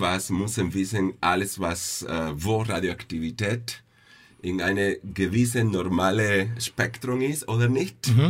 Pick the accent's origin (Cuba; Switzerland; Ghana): Cuba; German is a second language; Ja, ich komme aus Kuba.